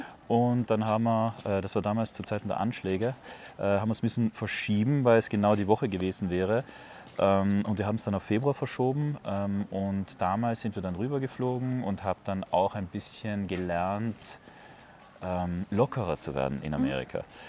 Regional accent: Bolzano, Trentino-Alto Adige, Italy; Ich bin ja in der Stadt aufgewachsen, in der Landeshauptstadt in Bozen, bin aber zeitgleich eben auch am Land wegen des Bauernhofs vom Vater, wo ein Weinbauernhof ist

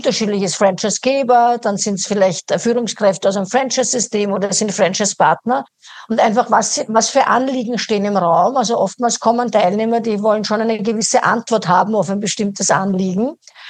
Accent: Austria; Ja, also das ist meine Heimat in Österreich, möchte ich jetzt betonen.

